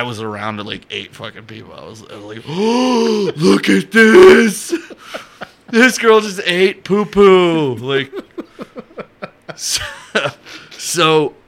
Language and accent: English; Columbia, South Carolina, United States; And the guy that owned the pizza place was from Columbia, South Carolina, my hometown.